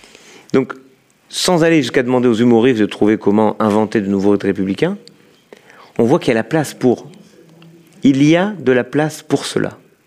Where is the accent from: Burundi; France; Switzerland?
France; Lyon, Auvergne-Rhône-Alpes; moi j'étais de Lyon